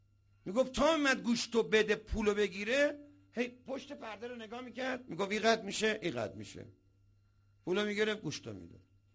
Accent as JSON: {"language": "Persian", "country": "Iran", "said": "ما ایرانی هستیم و مسلمونیم"}